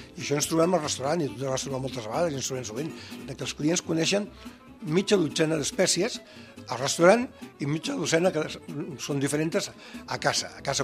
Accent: Sant Feliu de Guíxols, Catalonia, Spain; De l'Empordà, del Baix Empordà. Soc fill de Sant Feliu de Guíxols

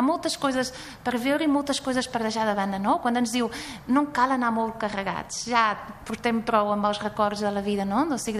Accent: Portugal; sóc portuguesa, no?, d'origen

